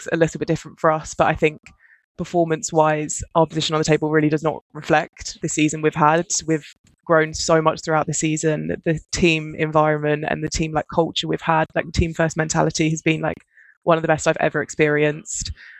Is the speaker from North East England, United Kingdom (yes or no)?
no; East of England, United Kingdom; I'm originally from Essex, came from Saracens Mavericks.